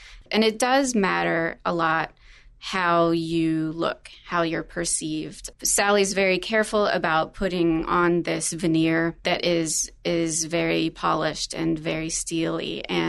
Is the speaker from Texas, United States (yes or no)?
yes; Houston, Texas, United States; It's a place that growing up in Houston, I was just aware of.